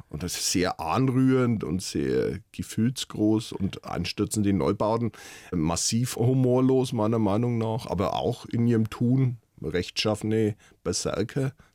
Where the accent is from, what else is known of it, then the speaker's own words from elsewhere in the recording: Bavaria, Germany; Also das ist schon eine fränkische Prägung in dem Landstrich, wo ich groß geworden bin.